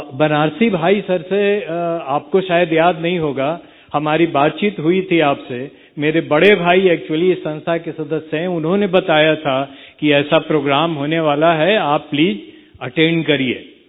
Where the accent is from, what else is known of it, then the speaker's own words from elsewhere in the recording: Bihar, India; मैं बिहार से आया हूँ। बिहार में एक जिला है जहानाबाद।